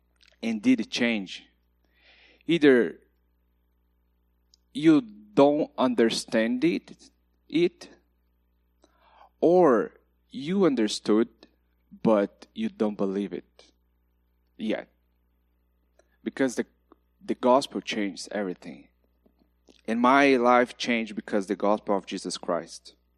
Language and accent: English; Curitiba, Paraná, Brazil; English is a second language; So I grew up in Curitiba, south of Brazil, in a wonderful home.